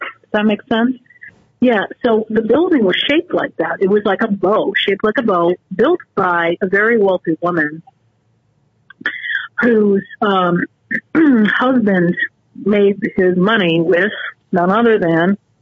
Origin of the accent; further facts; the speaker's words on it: Connecticut, United States; growing up in my hometown. It had the most beautiful, I would say this town is about 20 minutes away, the actual town center, and I think has probably the most exquisite town green of any community I've ever seen in Connecticut.